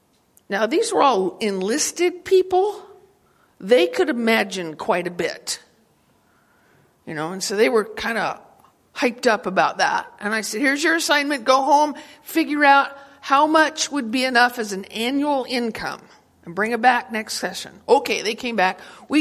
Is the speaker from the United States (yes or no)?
yes; Wyoming, United States; Now, I have to be really careful because I grew up in Wyoming.